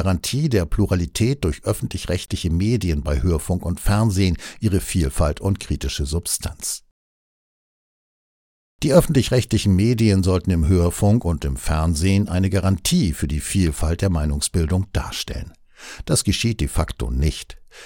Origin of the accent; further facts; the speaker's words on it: Heidelberg, Baden-Württemberg, Germany; Als ich in meiner Heimatstadt Heidelberg zur Schule ging, gab es dort zwei Zeitungen, die Rhein-Neckar-Zeitung und das Heidelberger Tageblatt.